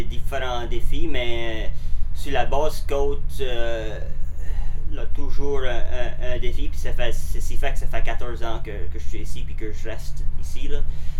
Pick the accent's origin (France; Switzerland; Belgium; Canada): Canada; Mavillette, Nova Scotia; Je viens de la Nouvelle-Écosse, d'un petit village appelé Mavillette, à la baie Sainte-Marie. C'est un petit village de pêcheurs. J'ai grandi sur l'eau.